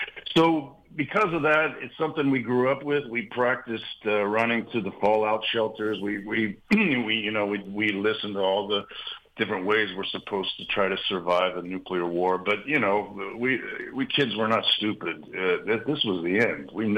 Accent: Ohio, United States; I'm a Midwesterner too, like you. I was born and raised on a family farm in central Ohio

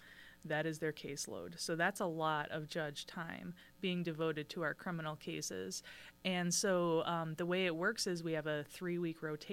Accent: Kenosha, Wisconsin, United States; Yes, so I was born and raised in Kenosha County, so I went to Bristol Grade School and Central High School, and I still have family in Kenosha County as well.

